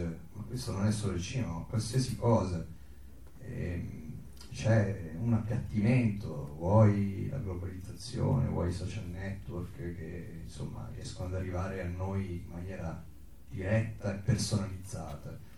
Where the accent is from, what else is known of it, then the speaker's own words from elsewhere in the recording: Bracciano, Lazio, Italy; Sì, sono di Bracciano, un paese sì, vicino, sì